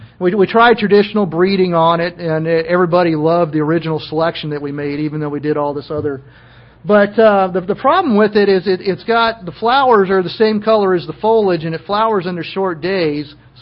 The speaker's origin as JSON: {"language": "English", "region": "West Coast", "country": "United States", "tie": "born or raised there", "said": "Myrtus communis is a shrub that I was familiar with growing up on the West Coast."}